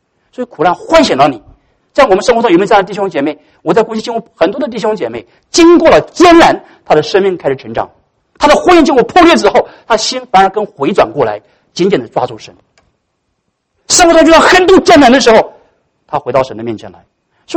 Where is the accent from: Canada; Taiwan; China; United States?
China; 我们有的时候站在我们中国人说你人站着说话腰不痛啊